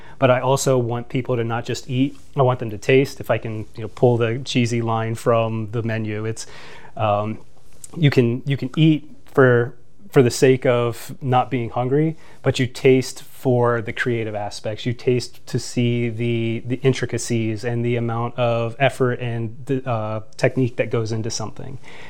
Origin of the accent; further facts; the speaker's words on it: Midwest, United States; this is one of the benefits of growing up in the Midwest